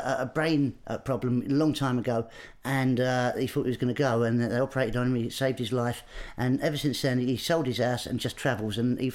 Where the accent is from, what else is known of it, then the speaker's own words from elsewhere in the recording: Grays, East of England, United Kingdom; I grew up in Essex in Grays.